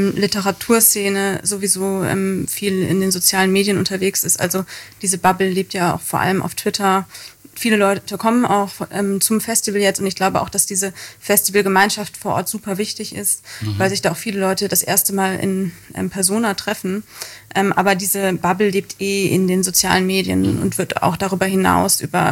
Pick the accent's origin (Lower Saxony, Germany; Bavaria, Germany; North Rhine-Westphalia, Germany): North Rhine-Westphalia, Germany; Cologne; born there; Doch, ich bin in der Kölner Südstadt geboren.